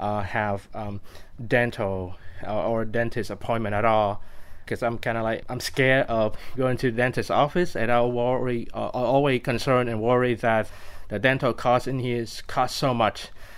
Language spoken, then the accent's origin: English; Vietnam; English is a second language; now in Seattle, United States; I came from Vietnam back in 2008. Back then, I do not speak English at all. So I went to Seattle World School to catch up on my English.